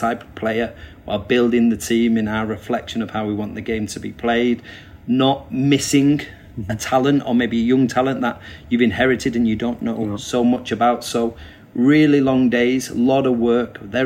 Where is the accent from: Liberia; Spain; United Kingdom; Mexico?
United Kingdom; England; You know, I am from England.